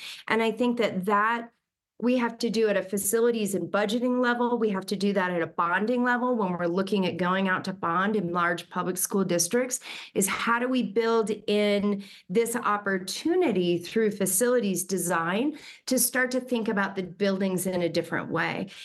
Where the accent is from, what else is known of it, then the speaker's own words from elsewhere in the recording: Texas, United States; and growing up in Texas